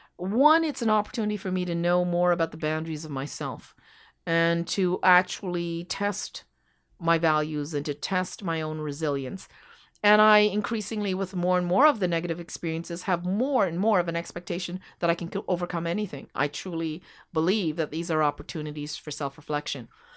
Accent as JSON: {"language": "English", "town": "Montreal", "region": "Quebec", "country": "Canada", "tie": "born there", "said": "and I was born in Montreal."}